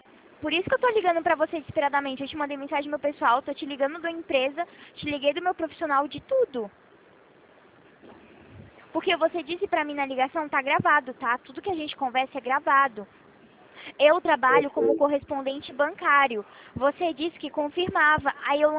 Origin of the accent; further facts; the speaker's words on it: São Paulo, Brazil; accent: Ceará; also born or lived in Fortaleza; eu tenho o sotaque do Ceará, mas eu sou de São Paulo, tá? Mas eu nasci em Fortaleza, Ceará.